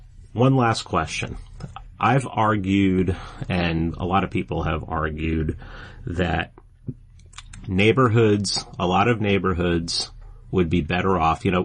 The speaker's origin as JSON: {"language": "English", "town": "New York City", "region": "New York", "country": "United States", "tie": "born or raised there", "said": "I grew up in the Bronx, and I was basically told, look, if you have any interaction with these guys, just shut up."}